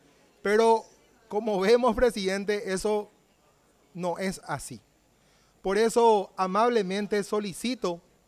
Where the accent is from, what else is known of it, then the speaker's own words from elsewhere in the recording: Central, Paraguay; vimos in situ, presidente, de la precariedad en que viven cientos y miles de centralinos, porque yo soy del Departamento Central